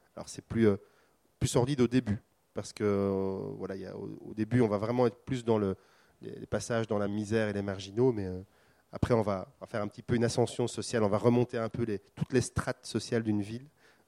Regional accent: Belgium; Je suis belge.

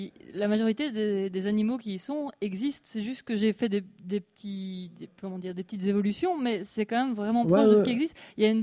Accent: Brussels, Belgium; je suis de Bruxelles

